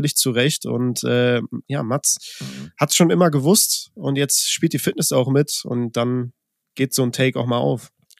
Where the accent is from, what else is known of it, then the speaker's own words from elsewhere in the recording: Cologne, North Rhine-Westphalia, Germany; Ich bin Kölner, ja. Gebürtiger Kölner. Also nicht hergezogen, sondern hier auch groß geworden. Noch nie woanders gelebt.